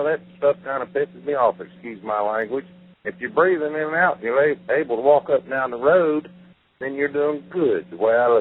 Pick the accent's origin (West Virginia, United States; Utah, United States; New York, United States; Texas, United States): West Virginia, United States; I grew up in West Virginia, but, you know, I don't know.